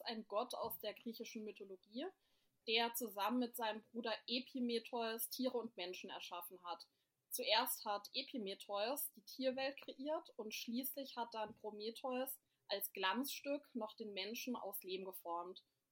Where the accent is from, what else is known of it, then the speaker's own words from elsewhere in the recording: Bad Schönborn, Baden-Württemberg, Germany; ich bin 30 Jahre alt und ich komme aus der Nähe von Heidelberg, also aus dem schönen Kraichgau in Bad Schönborn.